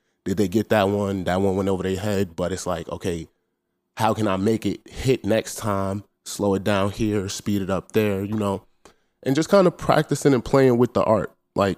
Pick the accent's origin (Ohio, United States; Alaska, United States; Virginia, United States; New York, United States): New York, United States; I was born and raised in New York